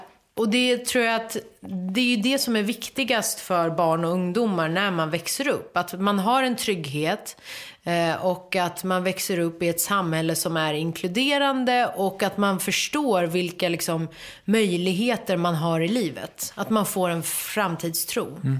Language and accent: Swedish; Akalla, Stockholm County, Sweden; Jag är ju född på 80-talet. Jag är uppvuxen i Akalla.